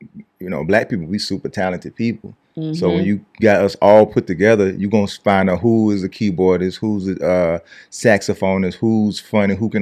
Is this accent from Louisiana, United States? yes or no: yes; Louisiana, United States; I'm Louisiana. I'm a Louisiana native.